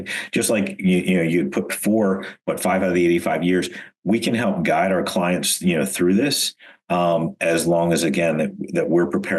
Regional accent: United States; I right now I agree that, as a consumer, as a human, as an American, as, father, husband, all the things.

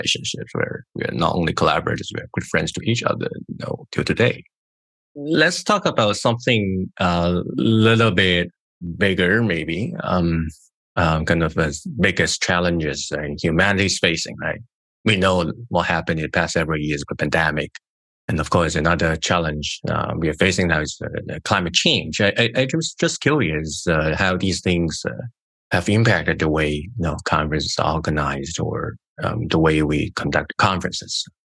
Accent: Hong Kong; English is a second language; We share the same cultural background. We're from Hong Kong or similar regions

